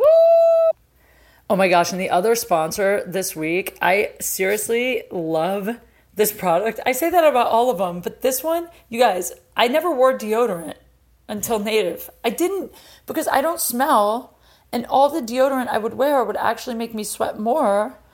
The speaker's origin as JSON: {"language": "English", "town": "Canton", "region": "Ohio", "country": "United States", "said": "Like, because we're both from Ohio."}